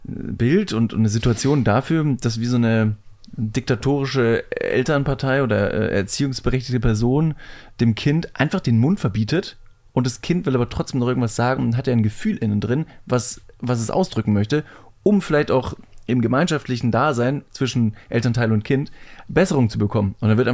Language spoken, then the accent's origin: German; Ingolstadt, Bavaria, Germany; Und ich bin auch wahnsinnig froh, in Ingolstadt groß geworden zu sein.